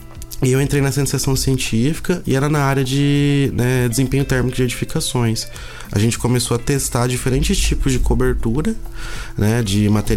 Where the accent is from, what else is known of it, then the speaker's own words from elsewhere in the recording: Presidente Prudente, São Paulo, Brazil; eu sou de Presidente Prudente, uma cidade aqui perto de Londrina, cerca de 160 quilômetros.